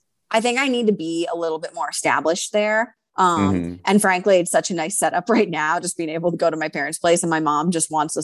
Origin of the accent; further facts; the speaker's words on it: Wisconsin, United States; So yes, I would say that I owe a lot to just my diet growing up in Wisconsin.